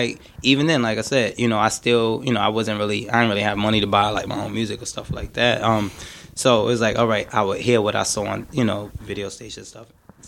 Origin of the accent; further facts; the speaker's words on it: New York, United States; just growing up in New York, the Mecca, you have all the, you know, there's just so many great talented cats up here.